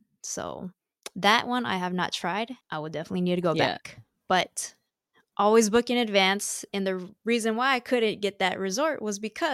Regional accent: Seattle, Washington, United States; I grew up in Seattle and I never went out there my whole life up until July 2020.

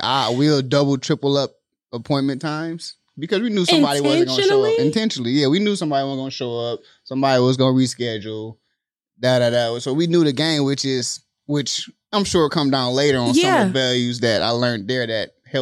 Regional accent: Detroit, Michigan, United States; now in Texas, United States; No, not from here. Well, originally, I'm from the Midwest, you know, okay. One of your neighbors, Detroit, Michigan.

